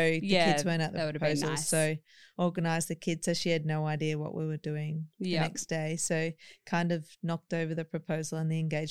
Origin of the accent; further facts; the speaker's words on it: Ipswich, East of England, United Kingdom; So like I'd known who she was because we're both from Ipswich.